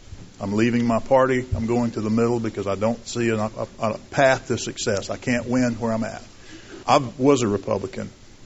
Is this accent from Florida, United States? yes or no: yes; Marianna, Florida, United States; I'm originally from Marianna, Jackson County. I came over here 30 years ago and went to FSU.